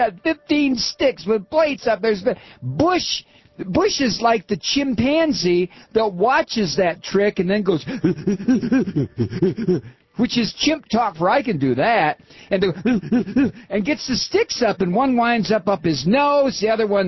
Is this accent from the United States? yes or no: no; Egypt; I'm also from Egypt, and I aspire to one day go back there and join Egyptian politics.